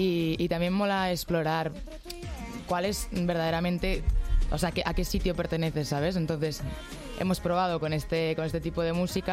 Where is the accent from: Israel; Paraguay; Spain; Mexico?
Spain; yo soy española